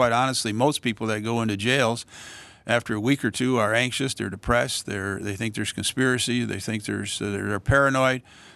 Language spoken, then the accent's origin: English; United States; And I said yes, because as an American, and I enjoy overseas work, and it seemed like a great opportunity.